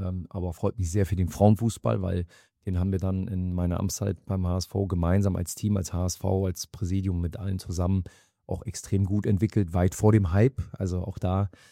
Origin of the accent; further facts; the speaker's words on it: Mönchengladbach, North Rhine-Westphalia, Germany; Und zudem bin ich Rheinländer, gebürtiger Mönchengladbacher